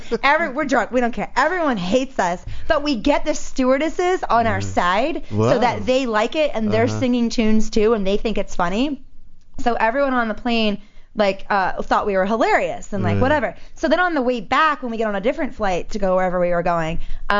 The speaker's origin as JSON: {"language": "English", "country": "United States", "said": "I'm American."}